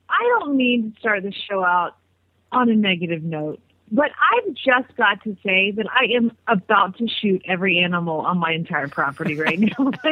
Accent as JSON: {"language": "English", "town": "Phoenix", "region": "Arizona", "country": "United States", "said": "from Phoenix, Arizona"}